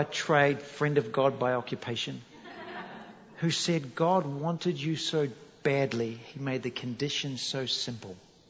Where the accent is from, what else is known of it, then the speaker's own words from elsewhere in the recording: Feilding, Manawatū-Whanganui, New Zealand; I come from Fielding, New Zealand. What good could come out of Fielding?